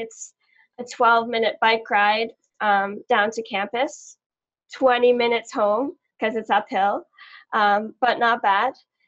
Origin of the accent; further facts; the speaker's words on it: Canada; and I'm actually from Canada. I'm an international student.